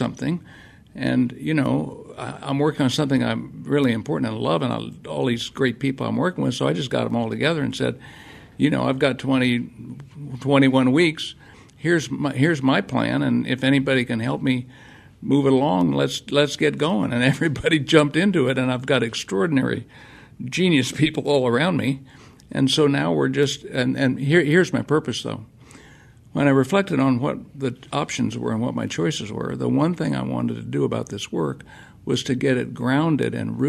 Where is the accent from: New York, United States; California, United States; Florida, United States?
California, United States; Berkeley; Berkeley, I grew up in Berkeley.